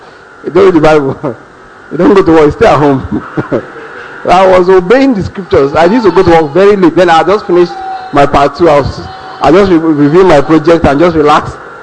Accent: Nigeria; I love being a Nigerian. You know what I'm saying? I love the idea. I am a Nigerian. I don't want the British passport at all. I don't want the American one.

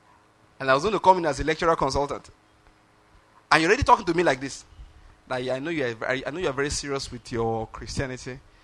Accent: Lagos, Nigeria; I came from Lagos. You know, in that kind of place in Lagos, I never liked it. The moment I got to Enugu, in fact, it gelled.

